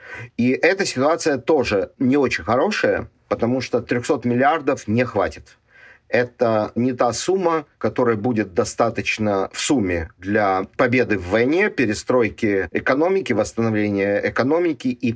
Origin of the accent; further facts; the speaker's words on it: Ukraine; born there; мне, как уроженцу и гражданину Украины, совершенно не важно, откуда эти деньги придут